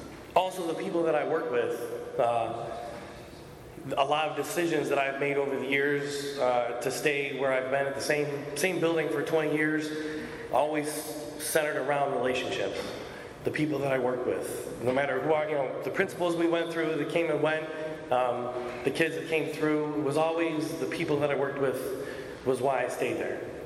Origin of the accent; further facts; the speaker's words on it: Sterling Heights, Michigan, United States; born there; I was born in Sterling Heights.